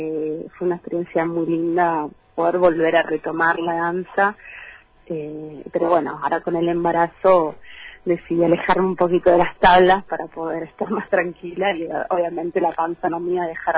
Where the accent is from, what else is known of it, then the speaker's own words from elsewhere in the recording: Río Grande, Tierra del Fuego, Argentina; born there; soy nacida acá en Río Grande.